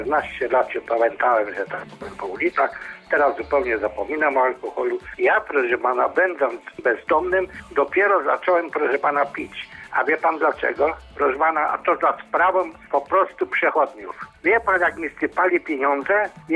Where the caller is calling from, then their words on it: Szczecin, West Pomeranian Voivodeship, Poland; ze Szczecina.